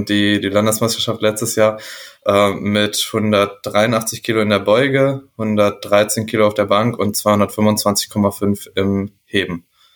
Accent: Göttingen, Lower Saxony, Germany; vielleicht nicht nur Leute aus Göttingen, wo ich herkomme, Lust drauf haben

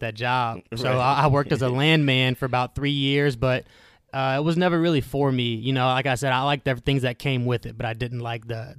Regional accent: Houston, Texas, United States; I'm born and raised in Houston.

